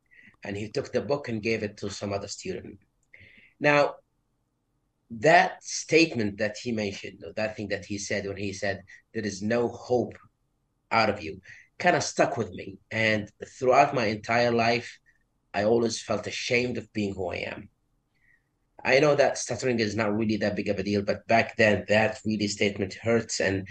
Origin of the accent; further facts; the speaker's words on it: Saudi Arabia; English is a second language; Well, I was born and raised in Saudi Arabia. I grew up in a small village in the southern side.